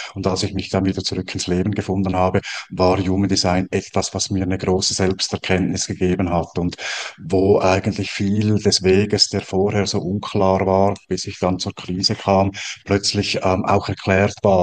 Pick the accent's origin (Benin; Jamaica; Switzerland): Switzerland; Wie man unschwer hört, komme ich aus der Schweiz. Ich wohne am Zürichsee.